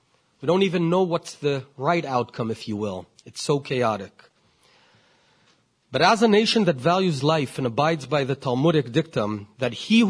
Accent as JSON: {"language": "English", "town": "Haifa", "region": "Haifa District", "country": "Israel", "tie": "born or raised there", "said": "I was born in Israel to American immigrants who had come from California. I grew up in Haifa, many call the San Francisco of Israel, a city on the shores of the Mediterranean"}